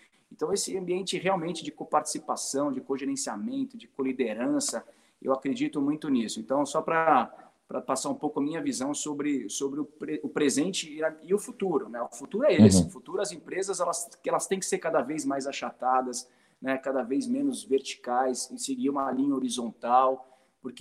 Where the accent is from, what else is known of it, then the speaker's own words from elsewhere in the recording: São Paulo, Brazil; eu sou paulista, né? Paulistano, minha esposa é mineira.